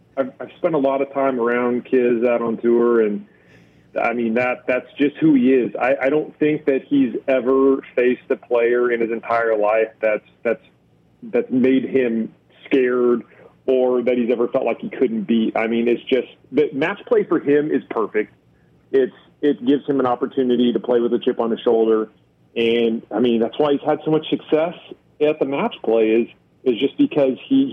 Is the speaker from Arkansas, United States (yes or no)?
no; Texas, United States; I'm from the Dallas-Fort Worth area, and he's a local guy here